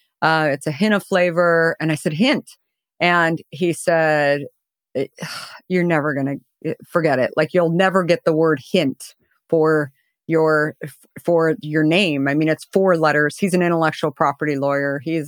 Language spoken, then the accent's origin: English; Arizona, United States; I grew up in Arizona.